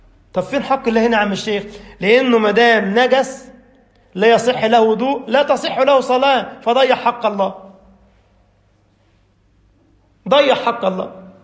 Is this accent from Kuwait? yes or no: no; Egypt; يعني كلمة جميلة عندنا في مصر يعني حلوة